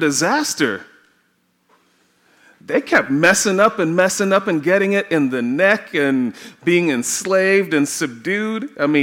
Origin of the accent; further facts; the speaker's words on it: Trinidad & Tobago; now in United States; The cultural truth in the US of A is not the same as what I grew up with in Trinidad.